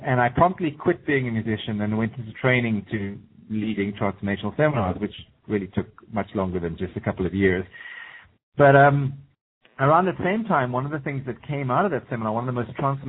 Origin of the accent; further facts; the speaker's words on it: South Africa; I'm originally born and bred in South Africa.